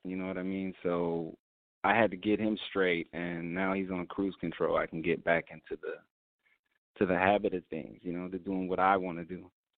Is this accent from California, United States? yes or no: yes; Sacramento, California, United States; But me personally, I've never lived in Oakland I just visited it as a kid. But I grew up in Sacramento.